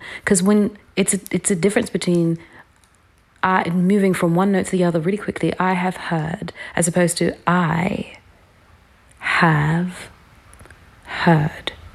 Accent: London, United Kingdom; So, one of the churches when we moved to East London from South London, and, that church had a choir.

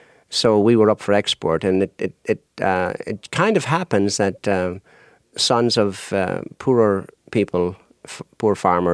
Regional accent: Ireland; and of course I'm from Ireland, Southern Ireland, of course

